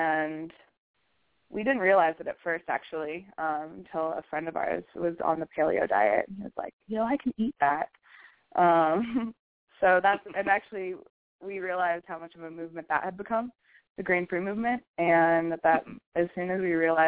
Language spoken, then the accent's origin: English; Boulder, Colorado, United States; I grew up in Boulder, Colorado, and started Capello's about 3 years ago with Benjamin Frolicsine, actually.